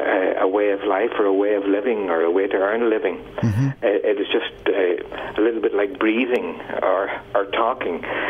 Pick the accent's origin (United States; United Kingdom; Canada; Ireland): Ireland; I suppose a young lad growing up in Ireland at the time